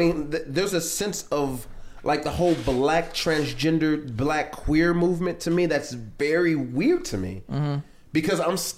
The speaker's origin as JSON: {"language": "English", "town": "Los Angeles", "region": "California", "country": "United States", "tie": "born or raised there", "said": "When I was growing up in Los Angeles or outside Los Angeles, black kids didn't skateboard."}